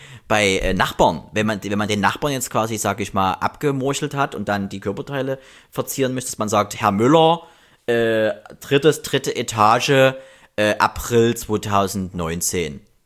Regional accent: East Germany, Germany; ich bin ja auch noch DDR-Kind, 83er.

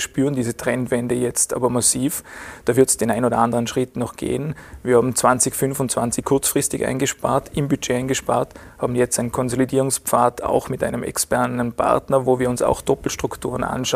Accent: Vorarlberg, Austria; Die führt dazu, dass wir in Vorarlberg deutlich höhere Rohstoffpreise haben als in Restösterreich.

